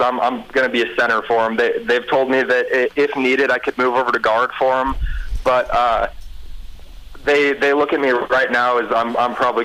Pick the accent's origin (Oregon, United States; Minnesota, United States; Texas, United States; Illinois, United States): Oregon, United States; Eugene; Yeah, so actually, I grew up in the North Eugene area, right across the street